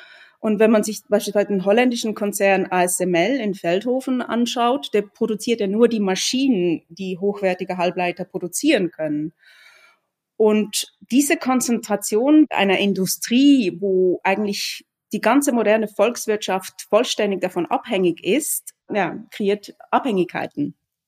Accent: Switzerland; als Schweizerin verfolge ich die Zollverhandlungen der Schweiz mit der USA gerade

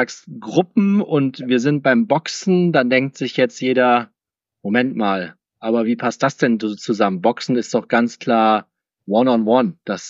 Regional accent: Cloppenburg, Lower Saxony, Germany; nachdem es mit der Handballkarriere in meiner Heimatstadt Kloppenburg nicht ganz so funktioniert hat

